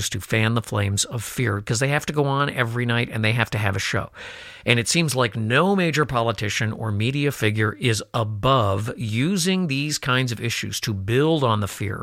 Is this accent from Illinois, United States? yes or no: yes; Chicago, Illinois, United States; I can remember March days growing up in Chicago when it was 75 degrees and the next day we'd have snow.